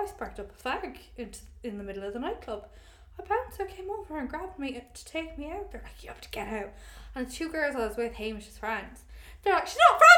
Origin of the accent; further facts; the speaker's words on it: Ireland; In my home country, everywhere's a smoking area.